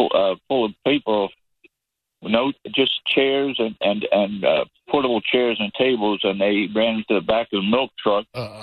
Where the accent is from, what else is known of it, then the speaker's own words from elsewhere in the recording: Long Island, New York, United States; I'm from Long Island. I'm a retired detective.